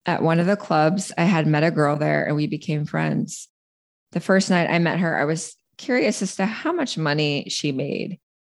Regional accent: Washington, United States; In 1976, I was born in Washington State. My mother was only 15 at the time, and thank God I had the most amazing grandparents who helped raise me.

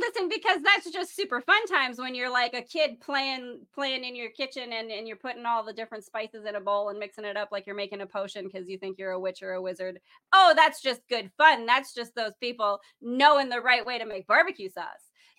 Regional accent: Midwest, United States; I mean, I come from the Midwest. We feed people. It's what we do.

